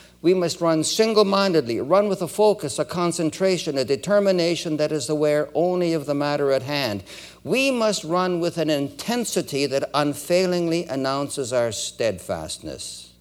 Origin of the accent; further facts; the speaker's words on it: Edmonton, Alberta, Canada; born there; also born or lived in Winnipeg / Toronto; Many of you are aware that I was born in Edmonton. We moved to Winnipeg in 1949.